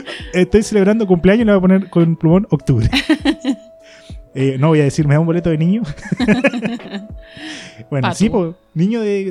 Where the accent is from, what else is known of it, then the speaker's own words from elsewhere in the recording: Coquimbo, Chile; Yo soy de Coquimbo. Nosotros celebramos desde el primero, desde el día del niño celebramos.